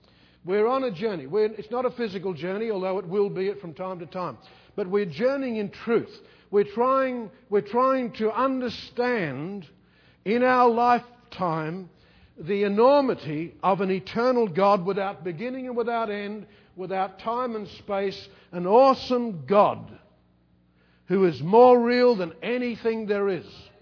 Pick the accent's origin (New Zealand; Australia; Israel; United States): Australia; Darwin, Northern Territory; I grew up in Darwin, in the north of Australia